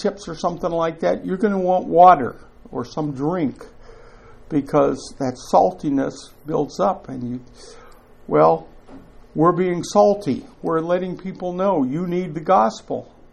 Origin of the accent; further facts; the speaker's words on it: Kentucky, United States; growing up in Kentucky, I have seen hams that were packed in salt and then smoked continuously.